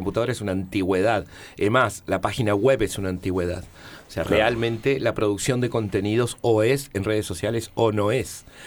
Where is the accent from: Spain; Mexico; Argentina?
Argentina; Patagonia; soy negro, soy patagónico